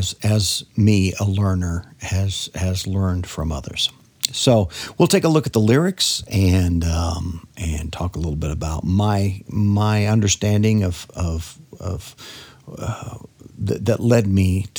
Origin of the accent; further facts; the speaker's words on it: Nebraska, United States; also born or lived in Texas; now in South Dakota, United States; I grew up on the Great Plains, Nebraska, and lived in the panhandle of Texas for a while, and now, of course, have lived in South Dakota for a long time.